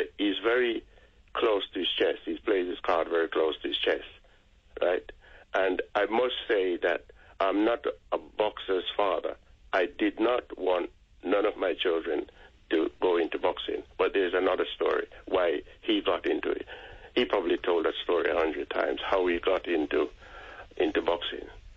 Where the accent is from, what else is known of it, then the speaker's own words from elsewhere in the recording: Jamaica; I came from Jamaica.